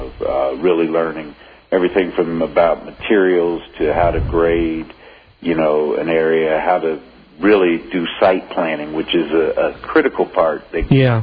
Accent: Midwest, United States; Or where I grew up in the Midwest

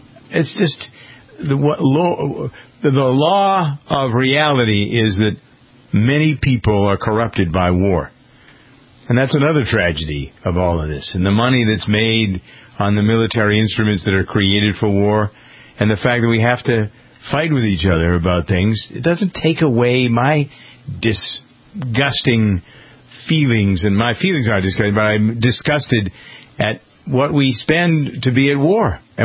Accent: United States; And I'm probably most angry about Vietnam myself as a as an American.

